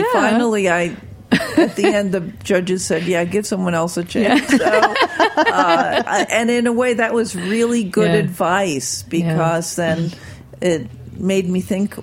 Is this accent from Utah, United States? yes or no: no; New York, United States; That was it, my hometown fair.